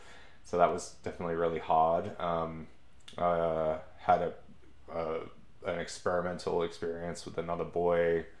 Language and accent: English; Cairns, Queensland, Australia; So I was born and raised in Cairns, up in Far North Queensland